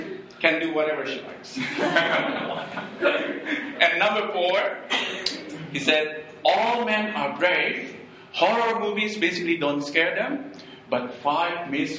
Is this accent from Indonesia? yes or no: yes; Indonesia; my parents, I grew up in Indonesia